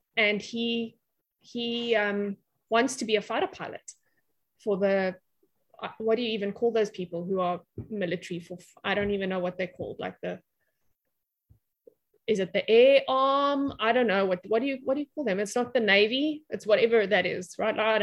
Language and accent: English; South Africa; we grew up in South Africa before the referendum. So like we were already over the age of seven before South Africa became a democracy.